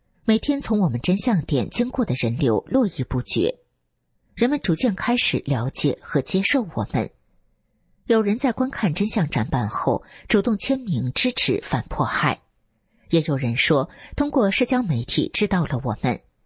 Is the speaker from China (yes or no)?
yes; China; 我回答：我来自中国。